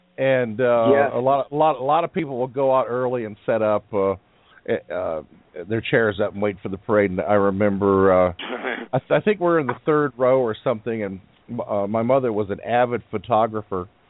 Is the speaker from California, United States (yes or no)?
yes; California, United States; And you know, growing up in California back in the '60s, it was a great place.